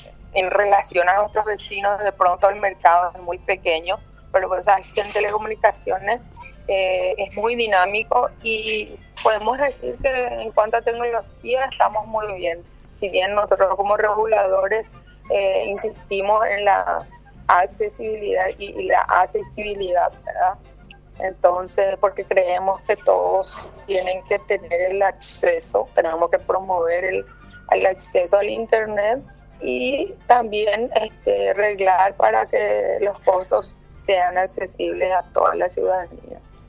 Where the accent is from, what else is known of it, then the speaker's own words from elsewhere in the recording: Paraguay; como paraguaya me llena de orgullo.